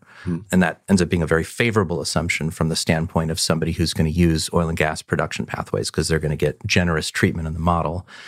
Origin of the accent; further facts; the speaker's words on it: California, United States; This actually happens in my home state of California